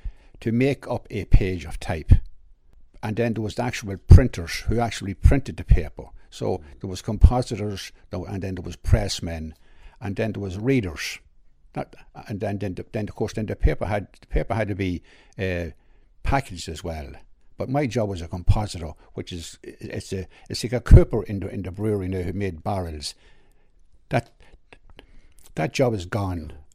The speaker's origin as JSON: {"language": "English", "town": "Drogheda", "region": "County Louth", "country": "Ireland", "said": "I started roughly in 1976. I came from Drogheda."}